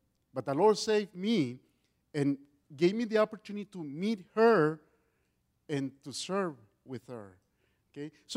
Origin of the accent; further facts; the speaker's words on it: United States; born there; Now I am an American citizen, right? Because I'm a newborn and I was born in the States, right?